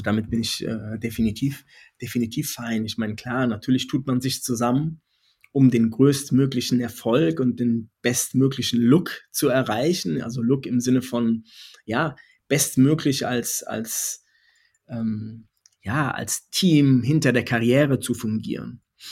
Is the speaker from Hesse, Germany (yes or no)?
yes; Frankfurt, Hesse, Germany; wir sind ja beide aus Frankfurt